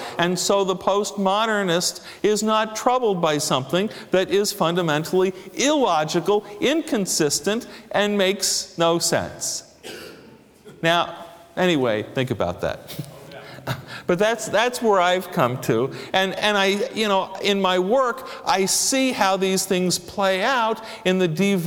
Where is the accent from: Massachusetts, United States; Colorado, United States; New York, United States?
New York, United States; New York City; Now, I'm a New Yorker. I come from an old Wall Street Jewish family. I'm the first in three generations to leave Wall Street behind.